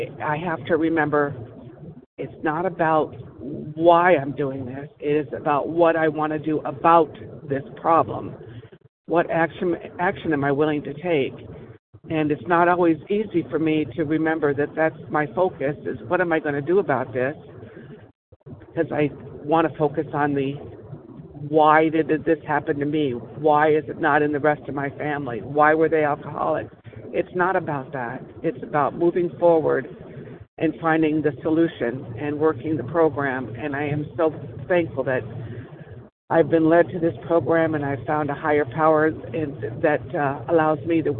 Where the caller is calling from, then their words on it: Wyoming, United States; I am from Wyoming.